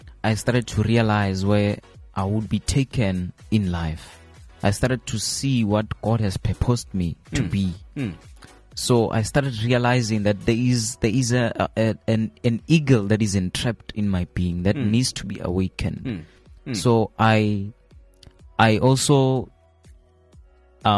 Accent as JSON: {"language": "English", "town": "Johannesburg", "region": "Gauteng", "country": "South Africa", "said": "I'm from Ivory Park, Midrand, Joburg."}